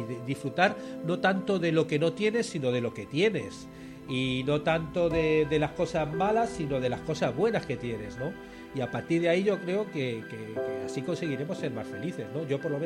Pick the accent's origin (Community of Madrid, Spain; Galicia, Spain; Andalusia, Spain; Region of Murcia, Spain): Community of Madrid, Spain; Madrid; now in Uruguay; Pero claro, yo soy de Madrid. Entonces yo estoy viviendo la pandemia con los números de Madrid